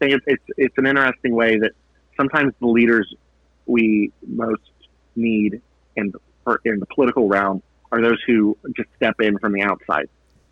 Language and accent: English; Youngstown, Ohio, United States; I grew up outside of Youngstown, Ohio, and it is the perfect piece of comfort food.